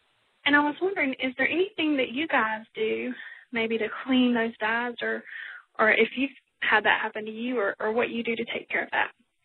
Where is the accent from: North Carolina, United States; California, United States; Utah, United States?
North Carolina, United States; I'm from North Carolina, and I was calling in with a question for either Nicole or any of the design team members